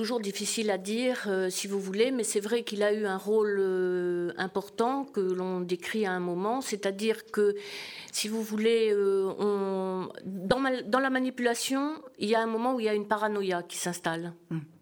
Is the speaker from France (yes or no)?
yes; Bordeaux, Nouvelle-Aquitaine, France; moi, je suis bordelaise. Une partie de ma famille est bordelaise, une autre, mon papa était poitevin. Ils se sont rencontrés, mes parents se sont rencontrés en Agenais après-guerre.